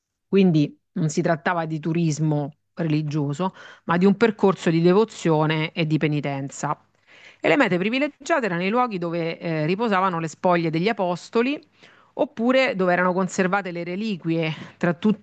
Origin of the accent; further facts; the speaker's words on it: Rome, Lazio, Italy; E da romano ho ben presente